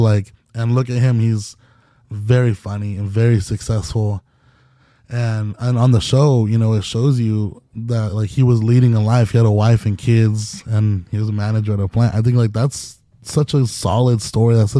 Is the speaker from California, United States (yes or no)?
yes; Hanford, California, United States; I grew up in Hanford, which is like 3.5 hours south or north of LA.